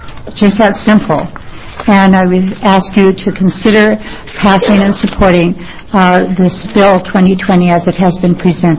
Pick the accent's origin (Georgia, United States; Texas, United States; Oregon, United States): Oregon, United States; Grants Pass; I'm from Grants Pass, Oregon.